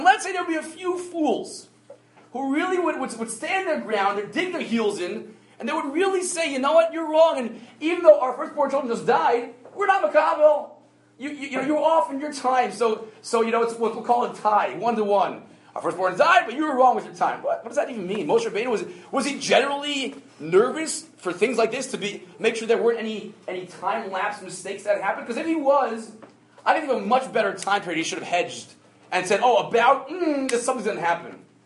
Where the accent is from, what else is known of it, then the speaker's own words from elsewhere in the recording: Maryland, United States; When I grew up in Maryland, so we had something they called time.